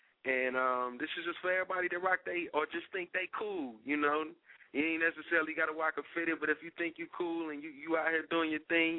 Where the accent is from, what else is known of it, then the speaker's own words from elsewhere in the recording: Twin Cities, Minnesota, United States; You know, I'm from the Twin Cities, you know, Minnesota.